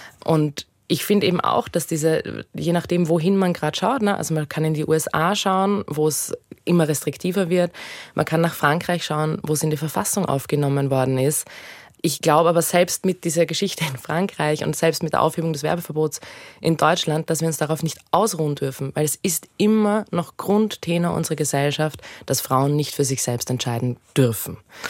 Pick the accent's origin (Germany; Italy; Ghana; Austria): Austria; Was auch für mich ein Vorteil ist, sage ich mal, als Österreicherin